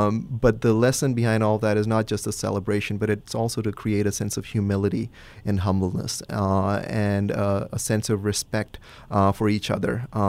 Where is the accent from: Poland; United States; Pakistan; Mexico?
Pakistan; growing up in Pakistan, you know, where the vast majority of, you know, population is Muslim